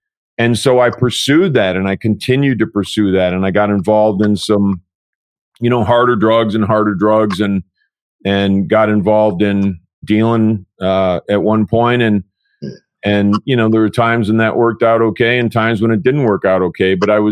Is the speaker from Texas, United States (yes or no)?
no; Michigan, United States; So, you know, I grew up in Michigan and the Midwest, and at that time, Michigan was everybody's dad.